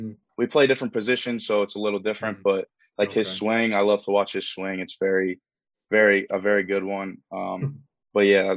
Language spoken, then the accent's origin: English; Reading, Pennsylvania, United States; I'm from Reading. Reading. Yeah.